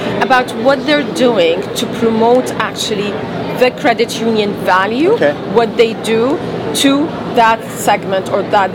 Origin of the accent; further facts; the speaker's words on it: Canada; So it's also good to showcase what we're doing as Canadian.